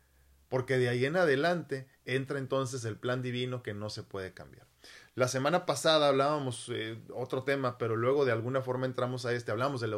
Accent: Mexico; como mexicanos, como latinos en general, vivimos con esta culpabilidad constante

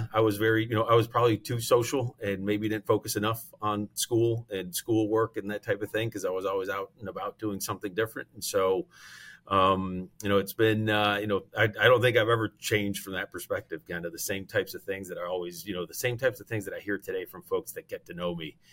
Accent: Caracas, Capital District, Venezuela; also born or lived in Boynton Beach, United States; So I was born in Caracas, Venezuela. And so my family's from South America. And so I split time between Caracas, Venezuela and Boynton Beach, Florida.

